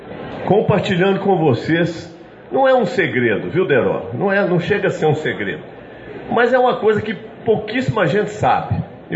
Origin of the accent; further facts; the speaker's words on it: Belo Horizonte, Minas Gerais, Brazil; Eu nasci em Belo Horizonte e vivi até os 16 anos de idade num bairro de Belo Horizonte que se chama Carlos Prates. Um bairro, na época, era um bairro popular. Hoje está muito misturado, já virou meio comercial, é próximo do centro. Nasci numa casa